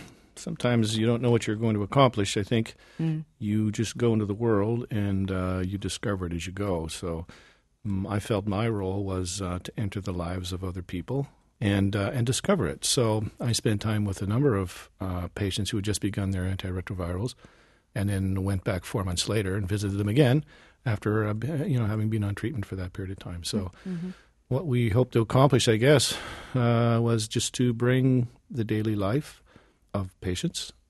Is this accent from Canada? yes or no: yes; Canada; I'm Canadian